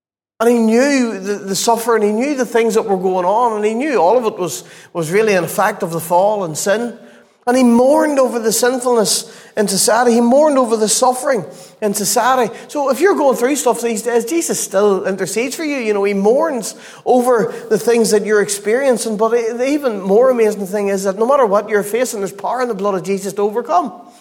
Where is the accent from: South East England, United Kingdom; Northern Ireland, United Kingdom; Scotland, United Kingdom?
Northern Ireland, United Kingdom; Portadown; I grew up in Portadown. I know a little bit about it.